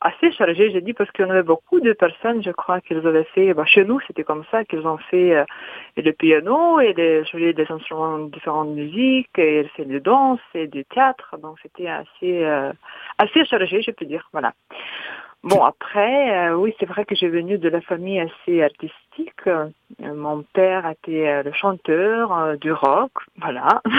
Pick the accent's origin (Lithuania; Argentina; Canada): Lithuania; French is a second language; now in France; Oui, je viens de Lituanie, je suis lituanienne.